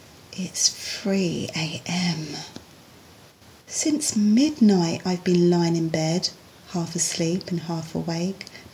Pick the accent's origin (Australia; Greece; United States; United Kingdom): United Kingdom; London; I grew up in South London.